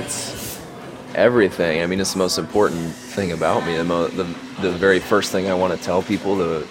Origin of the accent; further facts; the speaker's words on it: Austin, Texas, United States; I'm 20, and I am from Austin, Texas.